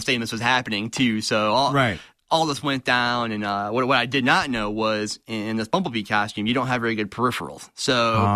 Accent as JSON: {"language": "English", "town": "Dansville", "region": "Michigan", "country": "United States", "said": "And I'm originally from Dansville, Michigan, right outside Lansing."}